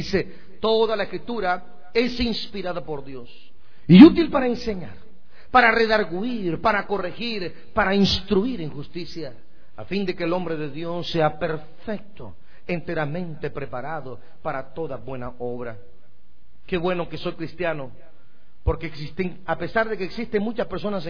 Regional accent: Guatemala; born there; de la ciudad capital de Guatemala hacia mi pueblo, y en lo que iba manejando, que son 73 kilómetros de distancia hasta el pueblo donde yo nací

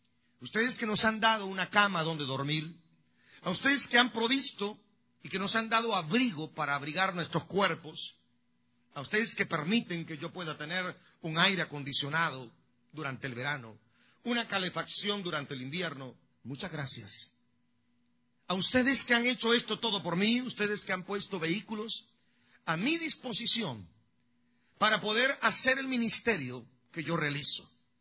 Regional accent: El Salvador; moved away; Yo, desde el día que salí de El Salvador y me vine a esta ciudad, yo dije, vengo a quedarme y vengo por muchos años.

